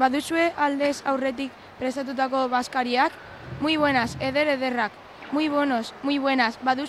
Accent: Getxo, Basque Country, Spain; Bueno, getxo.

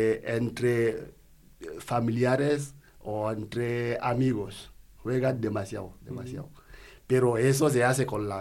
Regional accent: Cameroon; En mi pueblo, por ejemplo, no tenemos una parroquia.

